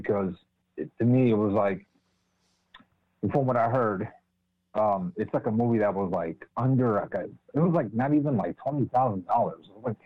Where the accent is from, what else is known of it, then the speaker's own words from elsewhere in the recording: Maryland, United States; being that I'm from Prince George's County. And, if anything, Glendale Hospital was kind of like our, haunted hotbed.